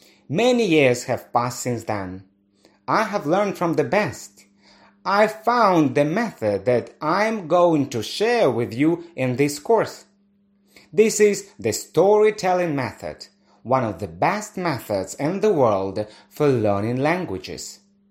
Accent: Russia; English is a second language; I was born in Russia and I grew up in Russia. I myself learned English as a second language.

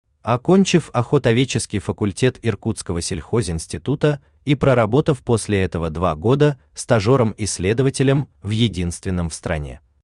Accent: Siberia, Russia; born there; а вот если бы я не родился в Сибири, то и вообще бы родиться не хотел.

